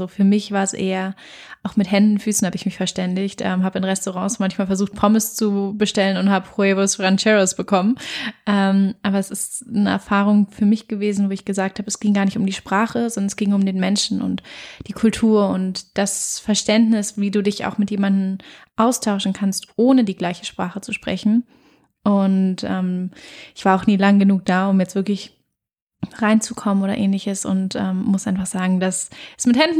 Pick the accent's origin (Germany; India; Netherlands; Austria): Germany; Berlin; Ich bin gebürtige Berlinerin, wohne auch nach wie vor in Berlin